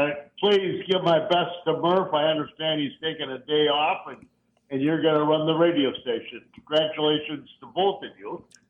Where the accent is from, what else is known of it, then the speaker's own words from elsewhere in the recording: Elroy, Wisconsin, United States; And stops at the line coming into Elroy, my hometown.